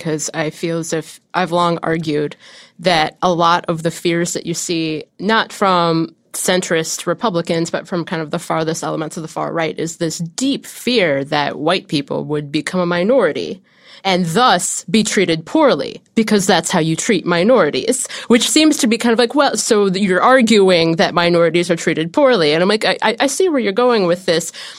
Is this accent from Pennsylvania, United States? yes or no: no; Ohio, United States; I've met many people, you know, growing up in Ohio who were convinced that like even the state of Ohio in like 2003 was becoming a majority-minority state